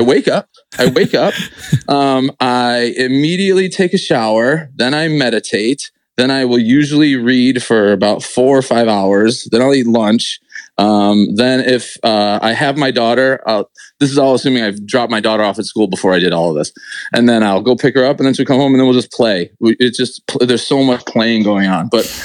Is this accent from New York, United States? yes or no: yes; Buffalo, New York, United States; This was always just a flyover zone for me growing up in Buffalo.